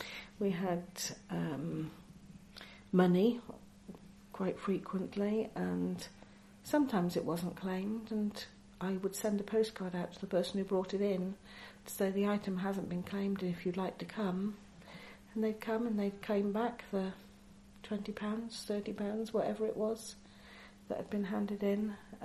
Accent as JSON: {"language": "English", "town": "Chippenham", "region": "South West England", "country": "United Kingdom", "tie": "born there", "said": "I was born in Downing Street in Chippenham, Wiltshire, on the 9th of August 1958. I was actually born at home."}